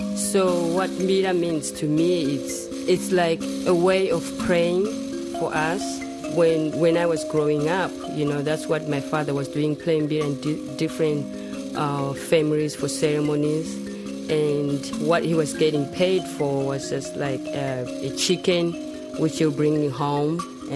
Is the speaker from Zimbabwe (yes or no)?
yes; Zimbabwe; now in Auckland, New Zealand; I'm from Zimbabwe, and I live in Auckland.